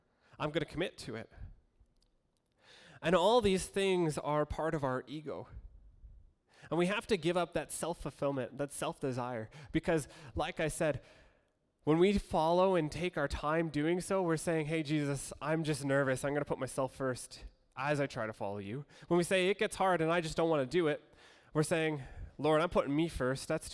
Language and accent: English; Saskatchewan, Canada; And I'm from Saskatchewan, I promise.